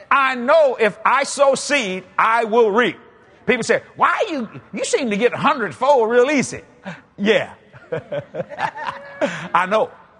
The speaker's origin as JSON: {"language": "English", "country": "United States", "said": "I'm an American, and I like things fast."}